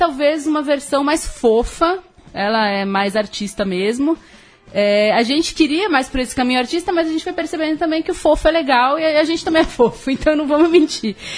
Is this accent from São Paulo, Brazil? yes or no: yes; Santos, São Paulo, Brazil; born there; Nasci em Santos.